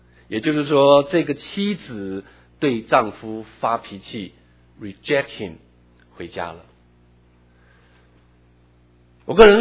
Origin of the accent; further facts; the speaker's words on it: China; 就像我们中国人有一句话说